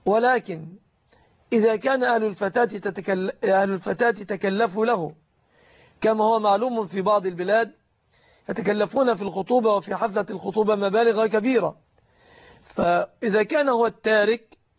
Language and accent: Arabic; Egypt; نعتبرها في بلادنا مصر جزءا من الصداق،